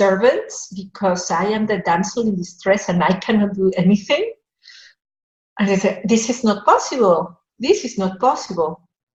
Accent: Mexico; I come from Mexico. In Mexico, we say something like, a woman pulls harder than 20 donkeys.

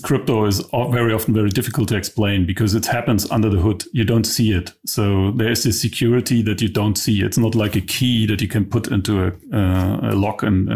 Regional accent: Germany; English is a second language; So I'm from East Germany.

